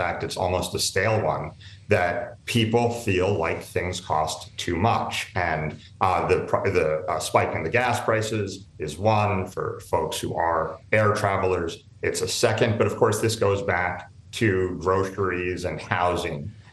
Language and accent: English; New York, United States; as a New Yorker